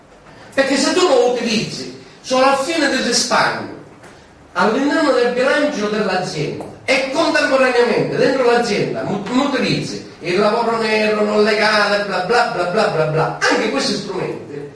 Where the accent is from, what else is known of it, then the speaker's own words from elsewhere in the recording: Enna, Sicily, Italy; Nel mio territorio, io provengo da Enna